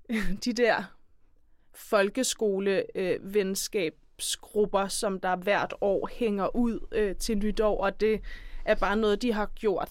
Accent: Copenhagen, Capital Region, Denmark; nu er jeg selv fra Christianshavn og havde faktisk også gået på privatskolen, der ligger der.

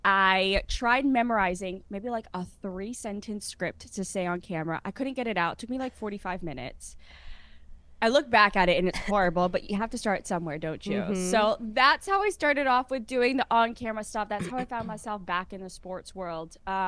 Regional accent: Maryland, United States; I was born and raised in Maryland. And so I've been in this area my entire life.

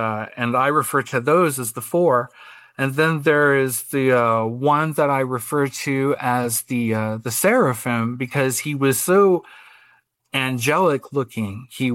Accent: Iowa, United States; I was raised in Iowa, Simon, in a very small town in Iowa. And I was not familiar with many races or anything like that. I lived in a little small town filled with white people and farmers.

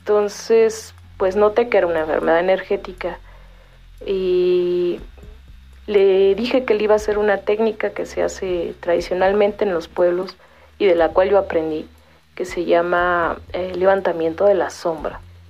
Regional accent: Coyoacán, Mexico City, Mexico; Soy originaria de Coyoacán, de la Ciudad de México

